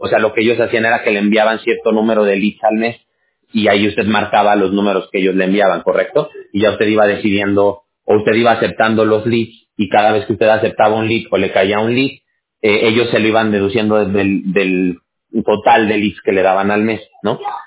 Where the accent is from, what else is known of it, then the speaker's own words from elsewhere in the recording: Mexico; ahí en México, de donde yo soy